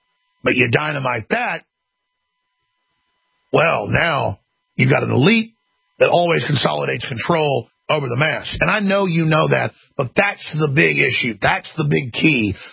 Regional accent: Texas, United States; from Texas, and I'm a man.

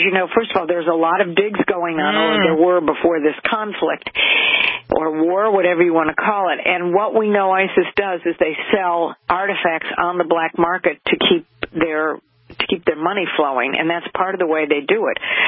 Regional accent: Cleveland, Ohio, United States; the great state of Ohio. Cleveland, my hometown

